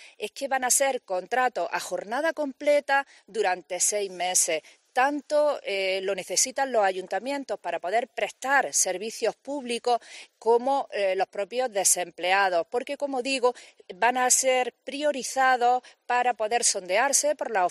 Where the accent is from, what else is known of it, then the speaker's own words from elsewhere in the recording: La Peza, Andalusia, Spain; en mi pueblo, en La Peza, serán 5 personas contratadas